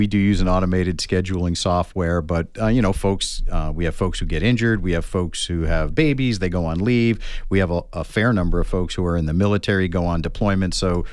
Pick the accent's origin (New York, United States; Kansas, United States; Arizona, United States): New York, United States; Albany; Albany. Albany, yeah. I grew up in the shadow of a fire station.